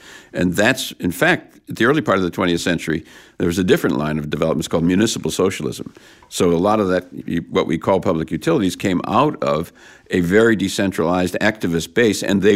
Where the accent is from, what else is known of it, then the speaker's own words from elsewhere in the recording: United States; Now, that's really interesting in America. I mean, you know, I was brought up in the Red Scare and the communists and Joe McCarthy and all that.